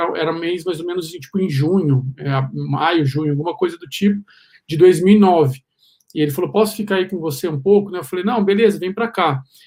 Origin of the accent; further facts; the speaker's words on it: Avaré, São Paulo, Brazil; nós somos de Avaré, né, no interior de São Paulo, uma cidade pequena.